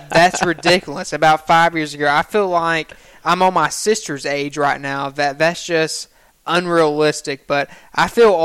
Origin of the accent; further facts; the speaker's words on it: Alabama, United States; I'm from Alabama.